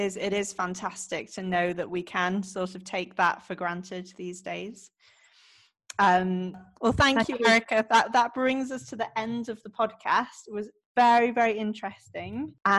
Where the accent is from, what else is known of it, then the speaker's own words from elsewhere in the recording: United Kingdom; We're both British